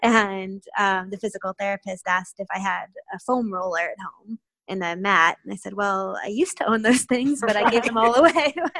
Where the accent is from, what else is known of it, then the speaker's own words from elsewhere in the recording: Midwest, United States; moved away as an adult; also born or lived in Boston; I mean, I'm originally from the Midwest, so that was my natural personality that I've been suppressing for the last the last 4 years in Boston.